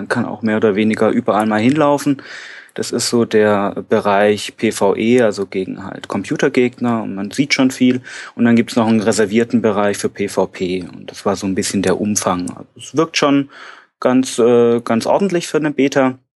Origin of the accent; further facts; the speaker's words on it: Stuttgart, Baden-Württemberg, Germany; Ich komme aus Stuttgart, also so in der Richtung Manu, da im Schwaben- und Badenland.